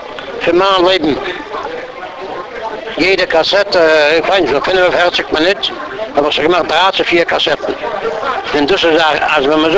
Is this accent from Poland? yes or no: yes; Łódź, Łódź Voivodeship, Poland; German is a second language; In Lodz bin ich gewesen, bis 14 Jahre bin ich keine Schule an.